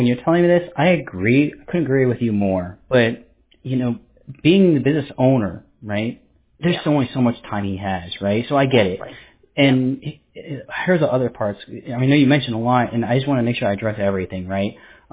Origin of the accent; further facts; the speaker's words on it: New York City, New York, United States; born there; Yeah, I was born in the Bronx, New York, don't worry.